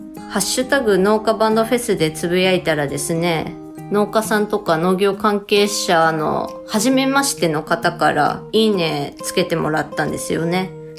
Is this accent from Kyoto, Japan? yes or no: no; Tsukuba, Ibaraki, Japan; 私が生まれ育った茨城県つくば市、もっと言うとつくば市の最南端と言ってもいいでしょうね。そこは田んぼとか畑が続くような場所っていうか、それしかないような場所だったんですよね。